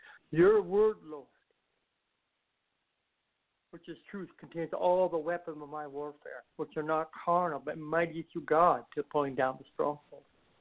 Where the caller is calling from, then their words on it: Moose Jaw, Saskatchewan, Canada; I'm calling from Moose Jaw, Saskatchewan.